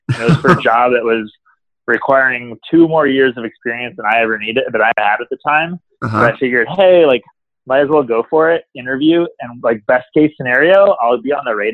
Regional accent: West Virginia, United States; I think growing up, I always said I lived somewhere warm because I really didn't like winters in West Virginia and all that snow.

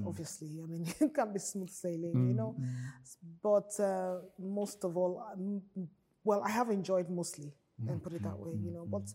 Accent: Kwara, Nigeria; also born or lived in Aba; So I grew up in Kwara State, Okene and Lokoja area.

